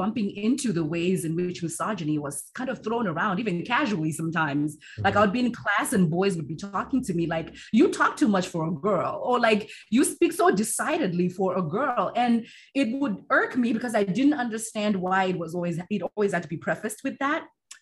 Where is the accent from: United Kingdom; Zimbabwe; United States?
Zimbabwe; So I, growing up in Zimbabwe